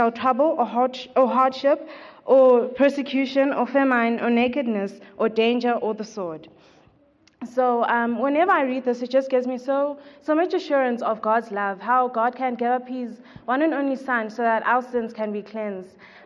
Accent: Johannesburg, Gauteng, South Africa; I'm from the Northwest region in Johannesburg

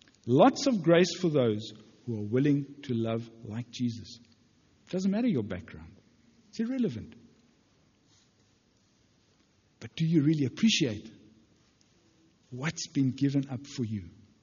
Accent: Johannesburg, Gauteng, South Africa; We come from Johannesburg. We have hundreds of friends there. I came here knowing very few people.

